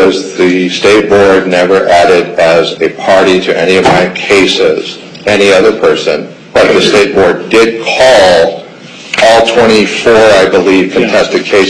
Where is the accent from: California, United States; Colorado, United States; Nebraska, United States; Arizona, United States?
Arizona, United States; I'm from Arizona.